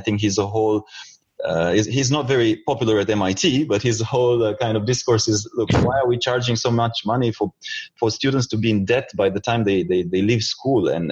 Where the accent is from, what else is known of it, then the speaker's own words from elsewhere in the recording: Romania; English is a second language; I come from Romania originally.